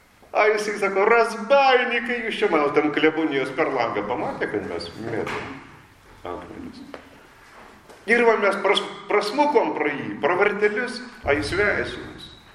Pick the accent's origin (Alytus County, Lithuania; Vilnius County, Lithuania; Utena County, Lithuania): Utena County, Lithuania; Utena; aš iš Pautenas. Mano šaknis Utenoj. Ten miesti, kur bažnyčia raudonas spalvas.